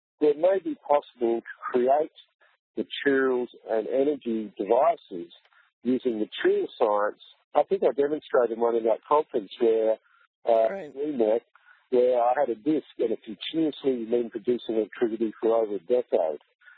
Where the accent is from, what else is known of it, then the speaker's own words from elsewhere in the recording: Australia; My home state in Australia the other day ran the whole state for a whole day on wind and sun power alone